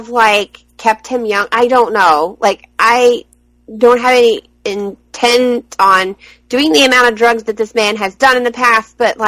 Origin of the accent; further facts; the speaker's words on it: Alabama, United States; because, you know, we're all from Alabama, so it was kind of cool that he took the time to come down there and talk to all the kids.